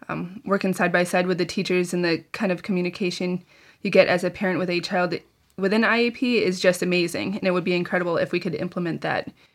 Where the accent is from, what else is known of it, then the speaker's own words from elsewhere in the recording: New Boston, New Hampshire, United States; Yes, I do. I was born and raised in New Boston.